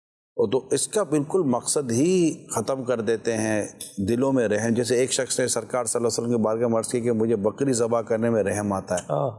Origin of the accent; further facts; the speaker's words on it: Karachi, Sindh, Pakistan; ہمارے کراچی کا ایک علاقہ ہے جوڑیا بازار، میرا بچپن وہیں گزرا ہے،